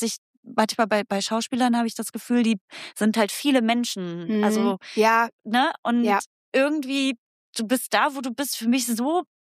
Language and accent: German; Saxony-Anhalt, Germany; Ich komme ja aus dem Vorharz.